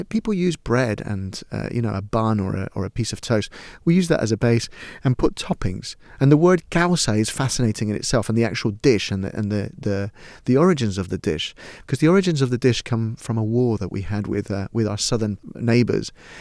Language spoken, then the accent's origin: English; Lima, Peru; But I grew up in Lima in a way, what you might describe as a little bit of a privileged lifestyle